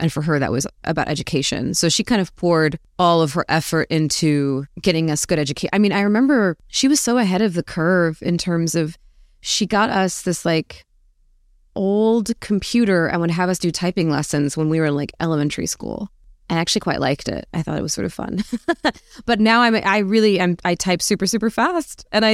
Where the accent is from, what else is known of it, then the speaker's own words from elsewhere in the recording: Arizona, United States; Hot. Predictably, probably. I actually was quite an indoor kid.